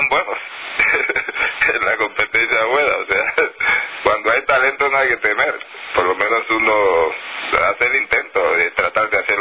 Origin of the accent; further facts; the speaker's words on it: Mexico; now in Los Angeles, United States; Cuando viajé de México, llegué primero a la ciudad de Los Ángeles.